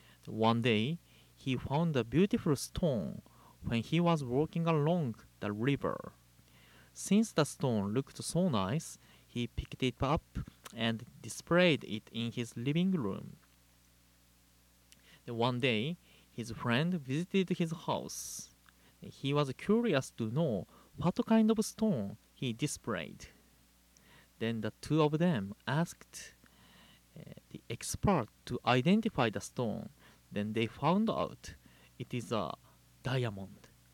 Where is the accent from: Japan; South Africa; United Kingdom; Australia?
Japan; now in Hawaii, United States; Since I was born and raised in Japan, I am very happy to hear good comments about Japan.